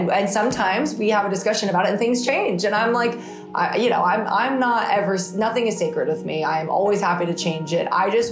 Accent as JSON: {"language": "English", "town": "San Diego", "region": "California", "country": "United States", "said": "I'm from San Diego originally, moved to Los Angeles, which is kind of where the work and, you know, a lot of the jobs were."}